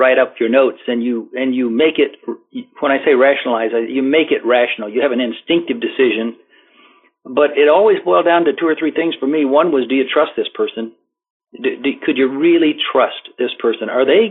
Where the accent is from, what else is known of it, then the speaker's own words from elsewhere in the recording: Illinois, United States; I grew up in Illinois. Just south of Chicago, about 50 miles south of Chicago, went to public schools